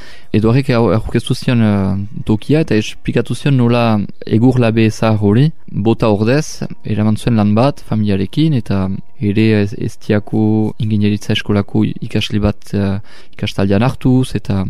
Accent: Hasparren, Nouvelle-Aquitaine, France; aspandarra sortzez eta beti hemen bizi

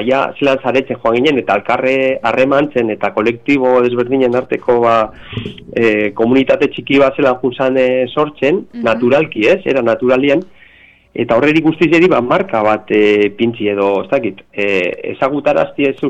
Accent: Gernika, Basque Country, Spain; guk Gernikarrak gara

